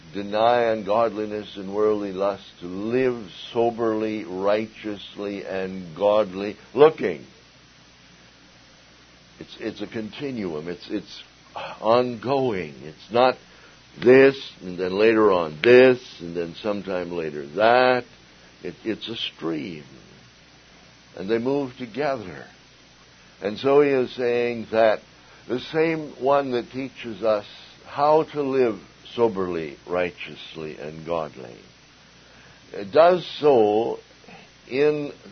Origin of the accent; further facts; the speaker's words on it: Minneapolis, Minnesota, United States; I grew up in Minneapolis, and Minneapolis was the center of fundamentalism.